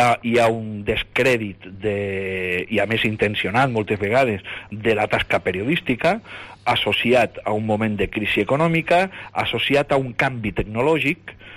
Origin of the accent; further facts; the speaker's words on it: Barcelona, Catalonia, Spain; born there; now in Lleida, Spain; de la mateixa manera que jo vaig néixer per casualitat a Barcelona, no?